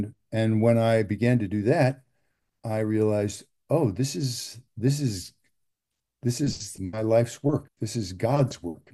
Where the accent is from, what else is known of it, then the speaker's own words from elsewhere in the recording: Midwest, United States; I grew up in the Midwest in the kind of the crosshairs, the vortex of soul music and rock and roll.